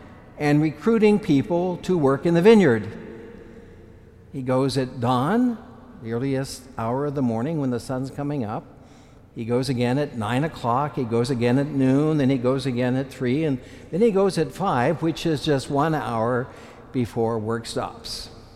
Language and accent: English; Concordia, Kansas, United States; Now, when I was a young boy growing up in Concordia, Kansas, we had a wonderful pastor.